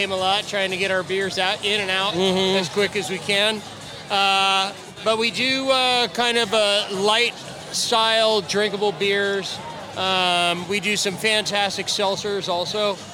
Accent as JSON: {"language": "English", "town": "Stockton", "region": "California", "country": "United States", "tie": "born or raised there", "said": "I grew up in Stockton, so..."}